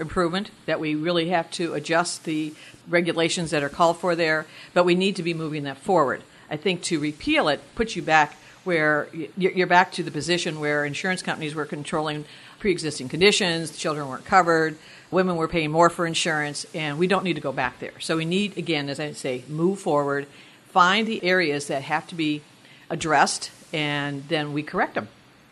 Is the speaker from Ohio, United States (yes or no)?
yes; Cincinnati, Ohio, United States; I'm from Cincinnati, so I can work with John Boehner.